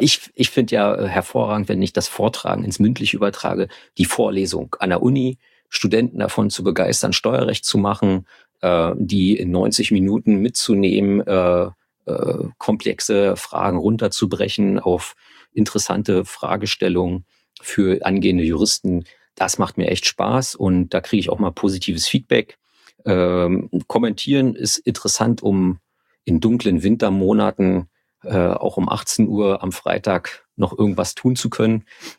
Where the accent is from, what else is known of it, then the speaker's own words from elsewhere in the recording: Brandenburg, Germany; born there; also born or lived in Berlin; Ich bin in Brandenburg geboren und jetzt muss es tatsächlich irgendwie gewesen sein, dass ich die Hälfte meines Lebens in Berlin und die Hälfte meines Lebens in Brandenburg gewohnt habe.